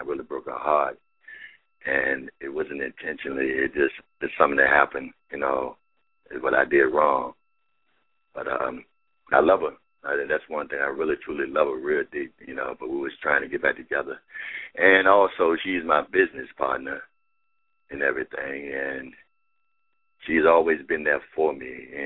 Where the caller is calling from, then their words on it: Georgia, United States; I'm Georgia.